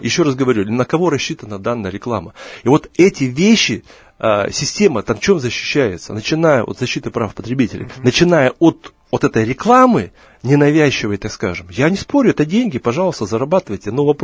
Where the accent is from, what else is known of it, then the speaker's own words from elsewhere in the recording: Far East, Russia; я с Дальнего Востока, Илья, я знаю, что такое рыба Камчатского края.